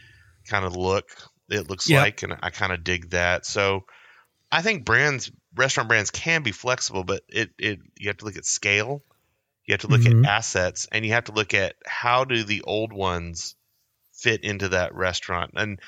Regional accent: Yukon, Oklahoma, United States; National pitmaster is a guy named Travis Clark from my hometown, Yukon, Oklahoma.

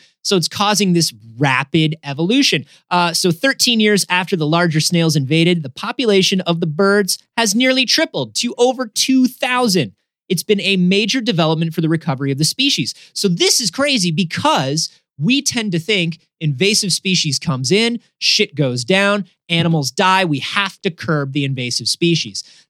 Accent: Florida, United States; moved away; I grew up in Florida. All I know is hunting snail kites in the Everglades on airboats.

